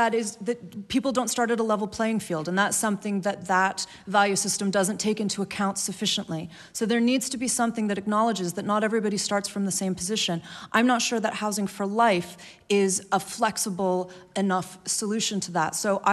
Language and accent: English; United States; And I am an American, so that I'm certainly not apologizing.